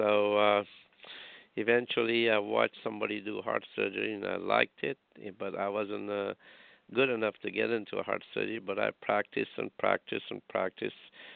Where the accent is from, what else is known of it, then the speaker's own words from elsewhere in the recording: India; I'm a heart surgeon, sister, and I grew up in India.